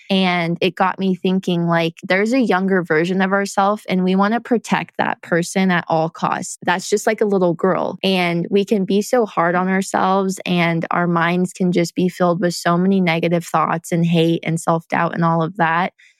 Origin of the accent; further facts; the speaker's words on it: Lake Tahoe, California, United States; growing up in Lake Tahoe, I was very used to as a kid being outside all the time.